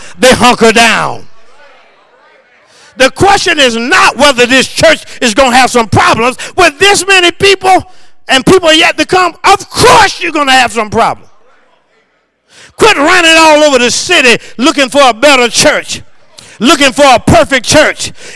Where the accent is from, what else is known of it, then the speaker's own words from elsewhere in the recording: Tallahassee, Florida, United States; I grew up, I'm 55 years old, and when I grew up in Tallahassee, Florida, we didn't have nothing but the Dolphins.